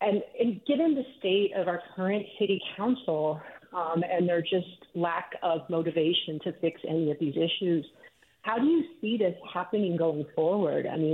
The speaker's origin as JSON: {"language": "English", "town": "San Jose", "region": "California", "country": "United States", "tie": "born or raised there", "said": "I grew up in East San Jose, left to go to college, came back."}